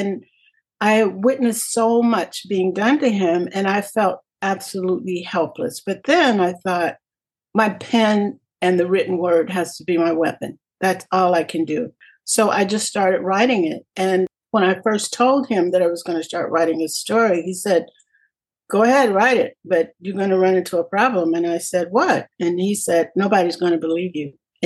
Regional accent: Alabama, United States; But growing up in Alabama, I could see that in him.

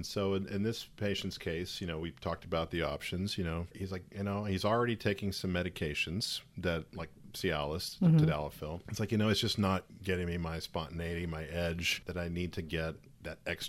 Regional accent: Texas, United States; accent: Texan; She gets on me when I start sounding too Texan, you know. I am Texan

